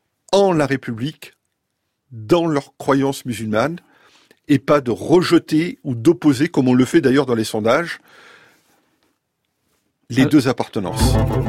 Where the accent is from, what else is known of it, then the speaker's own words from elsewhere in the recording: France; je suis Français.